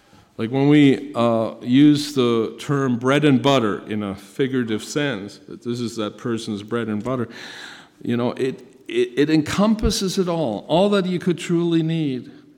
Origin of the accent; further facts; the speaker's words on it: Germany; English is a second language; You know, I grew up in Germany, pretty small town, about 5,000 people.